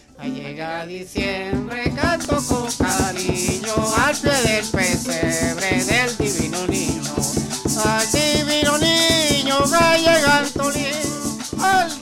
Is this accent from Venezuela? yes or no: yes; Santa Teresa del Tuy, Miranda, Venezuela; born there; nosotros nacimos en los Valles del Tuy, en Santa Teresa del Tuy específicamente, en el municipio de Independencia del estado Miranda.